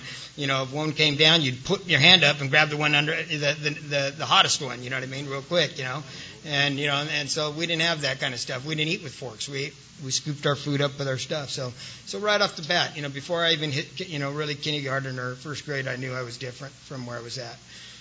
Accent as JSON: {"language": "English", "town": "San Diego", "region": "California", "country": "United States", "tie": "born or raised there", "said": "I grew up right here in San Carlos. Matter of fact, we used to come over here to Allied Gardens all the time"}